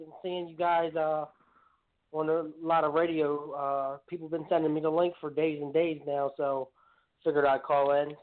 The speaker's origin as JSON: {"language": "English", "town": "Baltimore", "region": "Maryland", "country": "United States", "said": "Yeah, I'm from Baltimore, Maryland, down in the city here in Baltimore."}